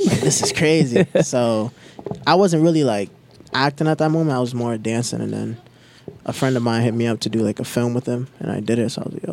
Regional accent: Providence, Rhode Island, United States; I'm from Providence, Rhode Island.

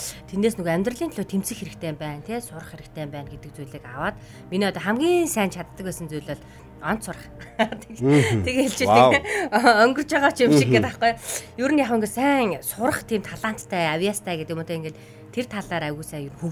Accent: Erdene, Töv, Mongolia; born there; За, бага нас маань би ерөнхийдөө Төв аймгийн Эрдэнэ сумд төрсэн.

